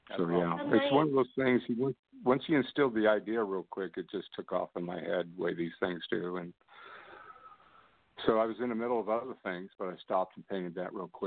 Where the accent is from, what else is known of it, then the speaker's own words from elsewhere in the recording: Redding, California, United States; I grew up in Reading.